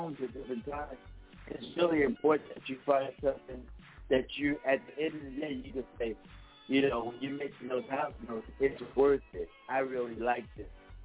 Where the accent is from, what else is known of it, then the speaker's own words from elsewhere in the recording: Philadelphia, Pennsylvania, United States; moved away as an adult; now in Texas, United States; Okay, well, I'm from Philly. So I left there when I was 21 and never moved back there.